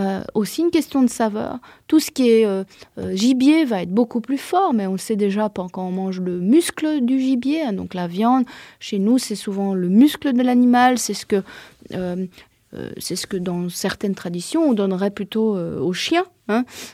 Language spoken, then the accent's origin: French; Belgium; now in France; Alors oui, dans les pays comme la France, moi je suis belge, en Belgique on est aussi assez proche du bouillon encore, des plats mijotés